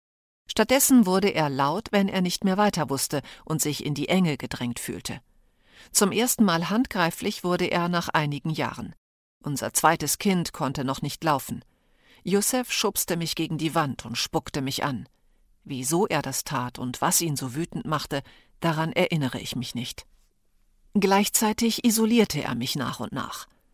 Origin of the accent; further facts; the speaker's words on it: Algeria; Ich bin in Algerien mit mehreren Geschwistern aufgewachsen, einige älter, einige jünger als ich.